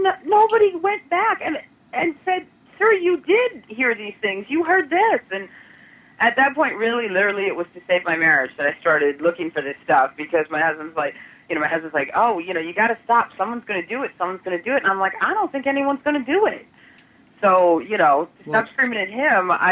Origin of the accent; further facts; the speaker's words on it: Chicago, Illinois, United States; now in California, United States; I grew up in Chicago, in the suburbs, ironically, and you know, live out in Southern California now.